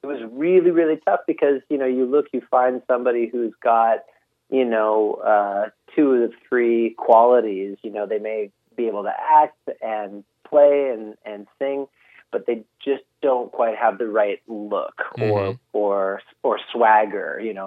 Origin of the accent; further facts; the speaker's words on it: Canada; Since I'm Canadian, that's how we pronounce our Z's. We say Zed.